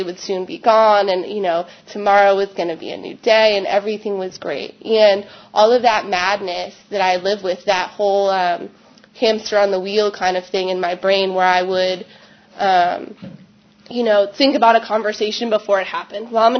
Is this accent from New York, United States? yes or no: no; Baltimore, Maryland, United States; I grew up right outside of Baltimore, Maryland, in a great upbringing